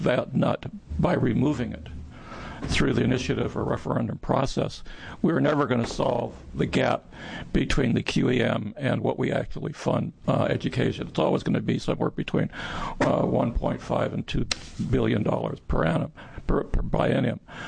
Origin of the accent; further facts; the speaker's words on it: Forest Grove, Oregon, United States; I'm from Forest Grove.